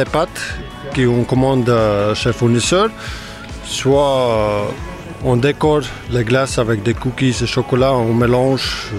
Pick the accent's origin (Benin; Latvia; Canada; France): Latvia; Je suis d'origine de Lettonie.